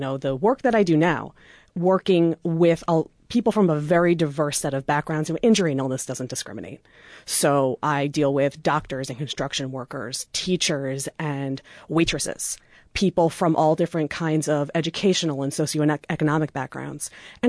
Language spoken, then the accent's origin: English; New York, United States; moved away as an adult; I'm originally from Long Island, though I went to college at Hartwick and Oneonta. I really haven't lived on Long Island since I was 18.